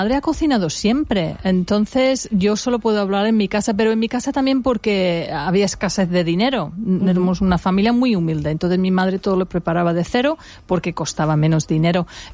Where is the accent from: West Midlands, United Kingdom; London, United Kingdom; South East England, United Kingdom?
West Midlands, United Kingdom; Spanish is a second language; pero en mi pueblo, y mi pueblo es grande, se llama Stowley Hall, está al sur de Birmingham, y yo no conozco ninguna pescadería.